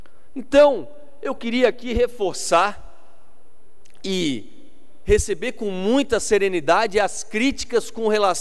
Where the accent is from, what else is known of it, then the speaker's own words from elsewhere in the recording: Santa Catarina, Brazil; como catarinense